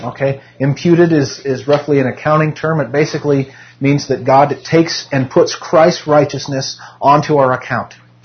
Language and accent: English; Carson City, Nevada, United States; I grew up in Carson City, Nevada, but just near Carson City, Nevada is Virginia City, Nevada.